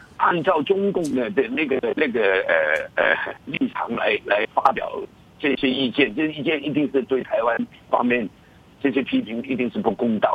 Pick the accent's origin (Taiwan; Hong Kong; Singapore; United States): Hong Kong